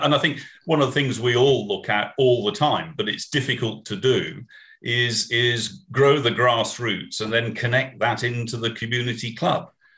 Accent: Yorkshire and the Humber, United Kingdom; I speak with feeling as a Yorkshireman whose county just got relegated into the second division

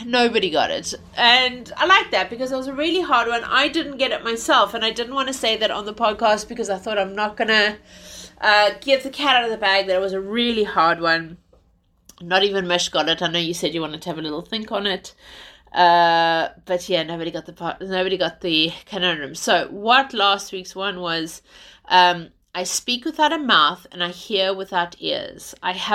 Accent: South Africa; being South African and growing up in South Africa.

